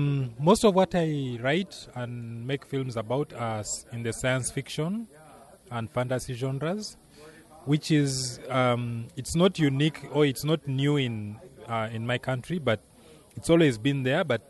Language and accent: English; Uganda; I'm from Uganda.